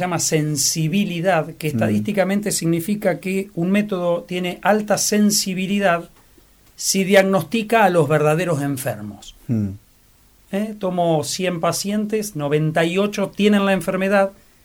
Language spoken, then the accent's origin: Spanish; Tandil, Buenos Aires Province, Argentina; Yo soy de Tandil, como en un pueblo donde vos al médico lo veías el domingo en misa y nada más.